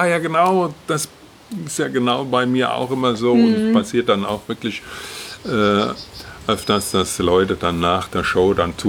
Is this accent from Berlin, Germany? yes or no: no; Hesse, Germany; Ich komme ja aus der Wetterau ursprünglich. Mhm. Die Wetterau ist ja eine Obstgegend.